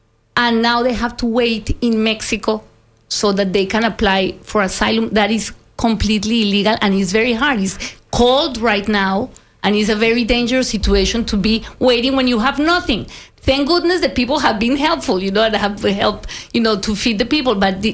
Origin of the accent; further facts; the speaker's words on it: Colombia; I'm from Colombia.